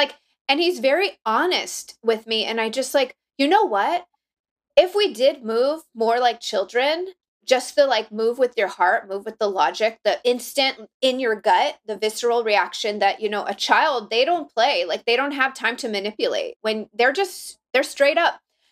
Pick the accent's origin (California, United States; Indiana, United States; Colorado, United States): California, United States; Los Angeles; I'm born and raised in Los Angeles. I was raised in the Valley.